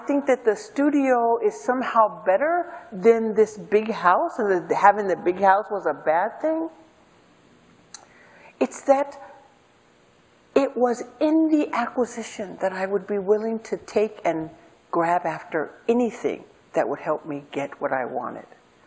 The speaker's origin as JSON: {"language": "English", "town": "Seattle", "region": "Washington", "country": "United States", "tie": "born or raised there", "said": "Because I grew up in the projects. I grew up in High Point in West Seattle. Before High Point looked very nice like it does now."}